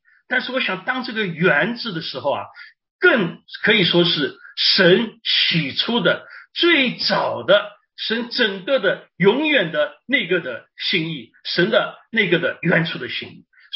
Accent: Shanghai, China; 那我记得我是生在上海的，我是上海长大的那么上海现在比较繁荣了，在我们小时候呢还没有那么繁荣

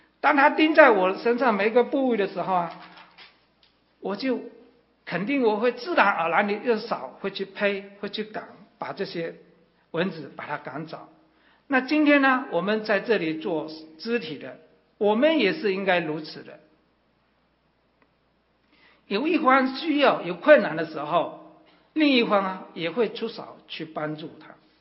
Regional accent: China; 尤其我们中国人，从古代就已经把这个自私的那些什么名言啊，都已经留下了

